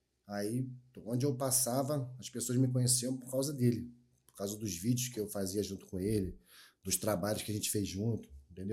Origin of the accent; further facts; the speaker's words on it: Rio de Janeiro, Brazil; favelado, criado no Antares, não tem jeito mesmo.